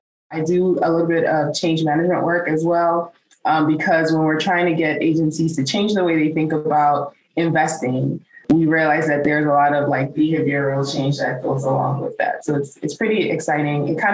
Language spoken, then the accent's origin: English; Ghana; moved away as an adult; now in United States; I'm originally from Ghana. I came to Smith directly from Ghana